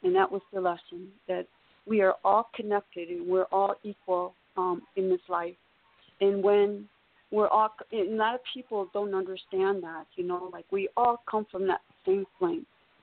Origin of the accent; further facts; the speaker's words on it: Michigan, United States; I grew up in Michigan, in the lower part of Michigan.